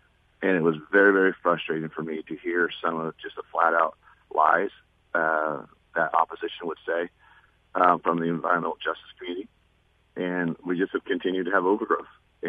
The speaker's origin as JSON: {"language": "English", "region": "California", "country": "United States", "tie": "born or raised there", "said": "So born and raised in California on the west side of Stanislaus County in the Wood Colony area."}